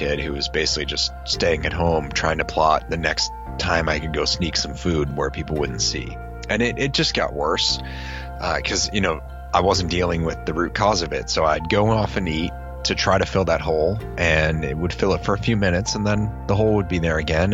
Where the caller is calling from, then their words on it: Boston, Massachusetts, United States; I am up in the Boston area where it's very cold.